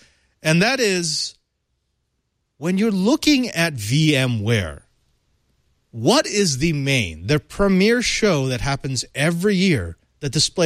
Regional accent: San Francisco, California, United States; You're going to be in my hometown, and I will be out again. And by the way, just remember, the last day of VMworld coincides with the big marijuana celebration in San Francisco.

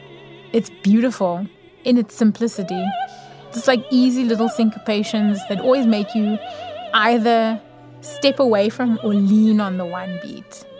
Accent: South Africa; speaking as a South African

